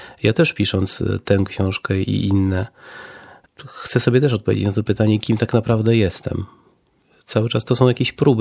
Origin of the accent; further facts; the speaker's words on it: Warsaw, Masovian Voivodeship, Poland; no ja mieszkam w Warszawie od urodzenia